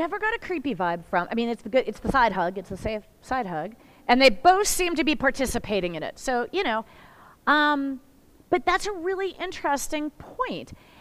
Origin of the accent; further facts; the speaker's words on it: Pennsylvania, United States; Again, I'm from Western Pennsylvania.